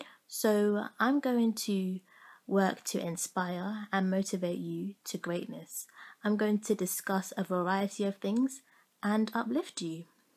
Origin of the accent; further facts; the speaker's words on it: London, United Kingdom; I was born and raised in London, and I lived in Wembley from birth until 19, when I left home and went to Florida in America for a year. I am Caribbean. My mum is Jamaican and Syrian, and my dad is Dominican.